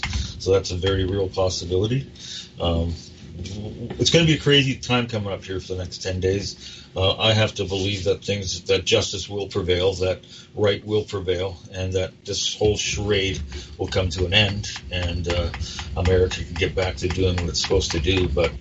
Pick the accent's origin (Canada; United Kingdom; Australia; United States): Canada; I'm a Canadian.